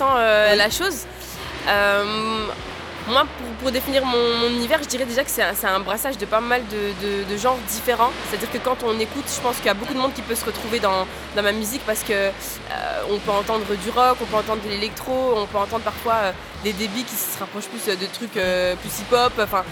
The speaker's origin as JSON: {"language": "French", "region": "Brussels", "country": "Belgium", "said": "je viens de Molenbeek, de Bruxelles, j'ai écouté de tout. J'ai une mamie qui écoutait de la variété française, mais je suis congolaise"}